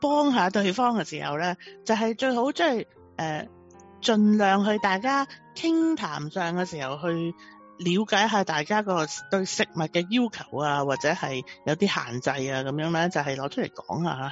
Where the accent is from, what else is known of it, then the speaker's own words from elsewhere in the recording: China; 好似我哋中國人講嘅，就話太過毒啦，唔食得